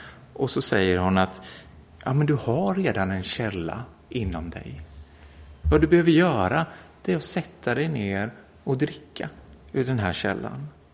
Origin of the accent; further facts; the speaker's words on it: Mullsjö, Jönköping County, Sweden; Jag är uppvuxen i Pingstkyrkan i Mullsjö